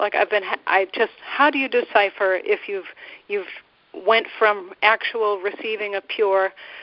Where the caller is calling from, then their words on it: Boston, Massachusetts, United States; So I'm calling from Boston.